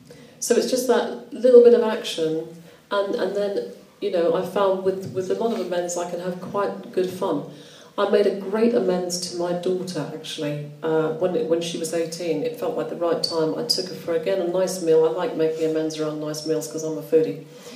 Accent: Bishop's Stortford, East of England, United Kingdom; I'm 52, I'm middle-aged, I grew up in Bishop Stortford

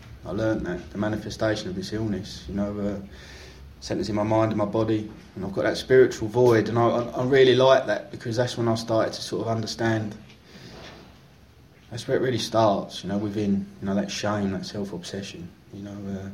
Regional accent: East of England, United Kingdom; I come from Essex, you know, the land of orange people. and we talk funny and, I don't know, it's a weird place

